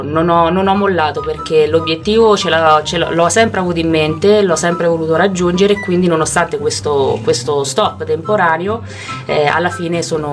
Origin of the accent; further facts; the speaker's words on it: Spoleto, Umbria, Italy; io sono di Spoleto, quindi non proprio di Gualdo, ma una città vicino, a circa un'oretta di strada da qui.